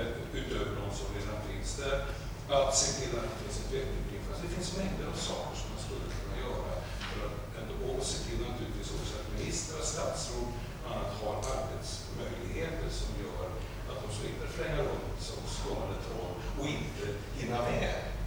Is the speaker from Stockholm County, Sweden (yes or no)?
no; Trollhättan, Västra Götaland County, Sweden; när jag växte upp så min hemstad Trollhättan så fanns det liksom raggare och mods